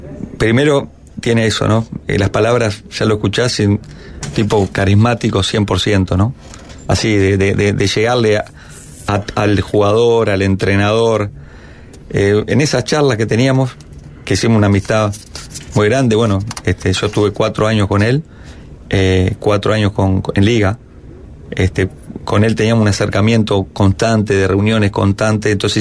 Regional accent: Uruguay; somos uruguayos

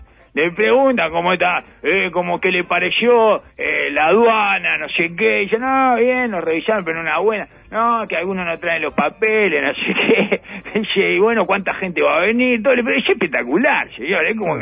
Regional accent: Uruguay; como uruguayo

